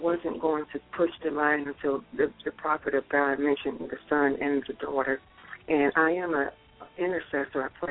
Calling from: St. Louis, Missouri, United States; From St. Louis.

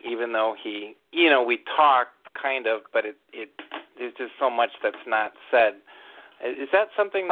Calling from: Hamburg, New York, United States

